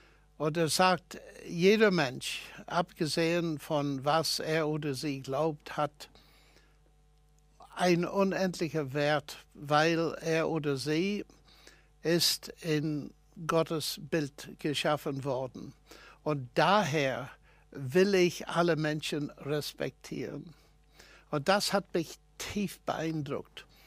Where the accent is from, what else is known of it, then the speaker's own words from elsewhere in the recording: Northern Ireland, United Kingdom; German is a second language; Ich bin in Nordirland geboren und aufgewachsen. Meine Eltern waren überzeugte und glaubwürdige Christen.